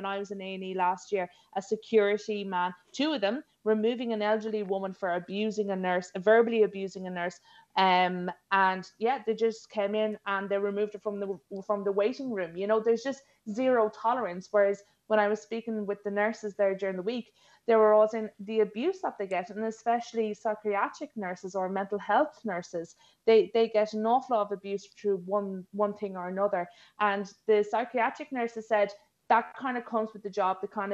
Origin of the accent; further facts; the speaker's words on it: Ireland; moved away as an adult; as an Irish expat, nobody wants to leave their country. I didn't want to leave Ireland either particularly, but you know, I was in my mid-20s.